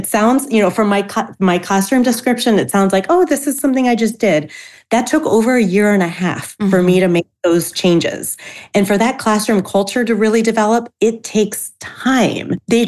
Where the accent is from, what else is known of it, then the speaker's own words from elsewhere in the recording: Florida, United States; moved away as an adult; So it's February in New England. I grew up in Florida. I've been living up here for 15, 16 years now, but oh my gosh, winters are hard for me.